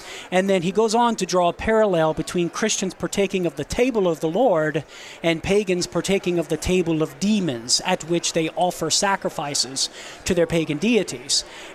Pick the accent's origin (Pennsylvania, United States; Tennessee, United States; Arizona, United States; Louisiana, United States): Louisiana, United States; because I'm from Southern Louisiana and I'm all about being a mama's boy, okay?